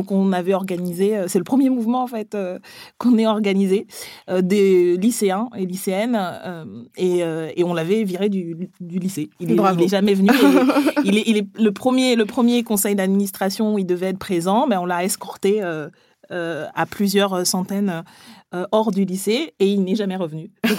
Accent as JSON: {"language": "French", "town": "Libreville", "region": "Estuaire", "country": "Gabon", "tie": "born or raised there", "said": "comme j'ai grandi au Gabon, à Libreville, j'ai fait ma première socialisation dans l'enfance et le début de l'adolescence"}